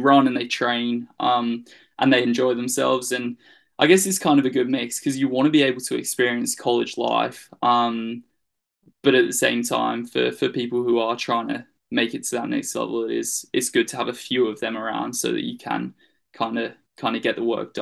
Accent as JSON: {"language": "English", "country": "Australia", "tie": "born or raised there", "also_born_or_lived": "England", "said": "Yeah, so I was born in England. Grew up, well, didn't really grow up there, but I lived there till I was seven. All my family and everything's from England. So we moved out to Australia."}